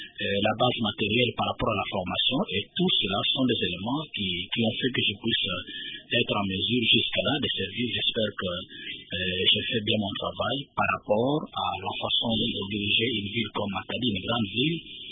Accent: Kinshasa, DR Congo; J'ai grandi à Kinshasa, j'ai étudié à Kinshasa et... J'ai aussi travaillé à Kinshasa avant que je puisse venir dans la province du Bas-Congo, précisément dans la ville de Matadine.

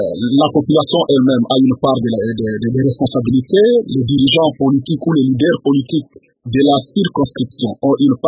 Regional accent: Bagata, Kwilu, DR Congo; c'est ce qui se passe d'ailleurs chez moi à Bagata

